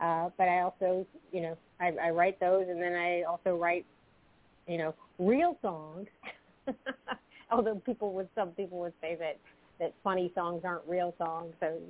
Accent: South Carolina, United States; now in New Jersey, United States; I'm from South Carolina, and now I live in New Jersey.

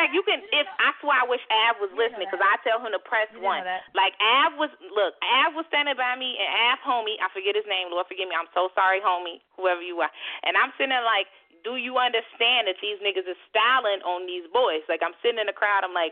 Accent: Midwest, United States; Because I'm from the Midwest. We style different.

